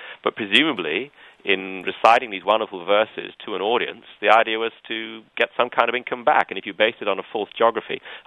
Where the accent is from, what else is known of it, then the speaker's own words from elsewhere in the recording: United Kingdom; I mean, being a Brit, I'm going to take something like a James Bond novel as my example.